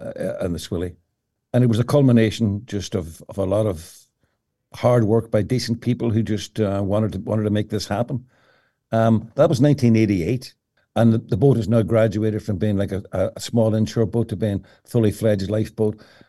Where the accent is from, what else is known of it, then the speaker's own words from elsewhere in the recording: Derry, Northern Ireland, United Kingdom; growing up in Derry.